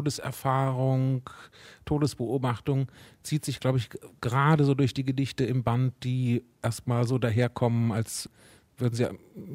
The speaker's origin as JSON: {"language": "German", "region": "West Germany", "country": "Germany", "said": "ich stamme aus dem Westen, ich wohne jetzt seit 25 Jahren im Osten"}